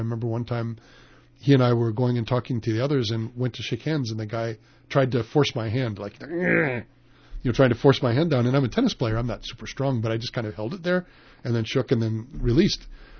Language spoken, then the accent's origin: English; Missouri, United States; just like they were in my hometown in Missouri.